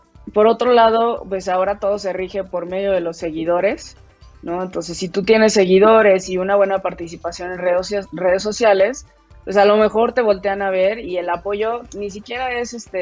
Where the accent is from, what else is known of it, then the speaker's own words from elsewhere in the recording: Mexico; el tema tal vez de que soy mexicana